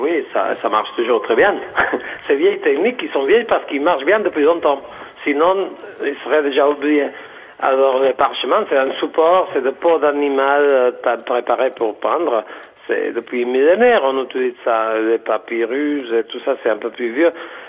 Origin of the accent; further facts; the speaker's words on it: Balearic Islands, Spain; Je suis de Majorque, de Majorque.